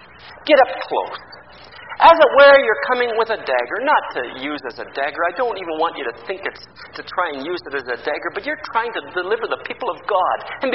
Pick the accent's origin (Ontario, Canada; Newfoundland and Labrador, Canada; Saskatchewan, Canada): Ontario, Canada; Sarnia; many of us, and boys and girls growing up in Sarnia